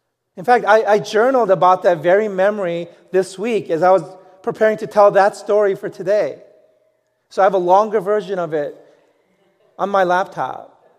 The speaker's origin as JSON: {"language": "English", "town": "New York City", "region": "New York", "country": "United States", "tie": "born or raised there", "said": "And I grew up in New York City, so I wasn't used to seeing stars in the sky."}